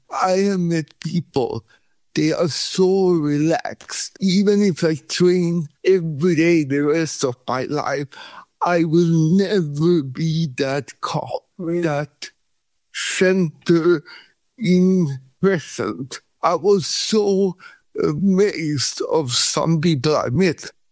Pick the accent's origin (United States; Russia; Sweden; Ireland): Sweden; English is a second language; now in Thailand; since I grew up in Sweden